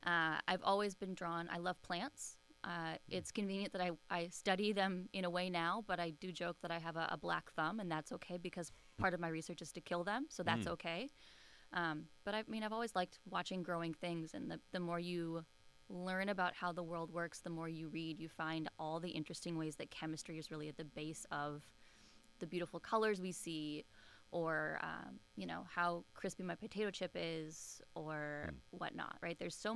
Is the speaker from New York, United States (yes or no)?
no; Minnesota, United States; Yeah, originally I'm from Minnesota, near the Twin Cities, one of the suburbs there.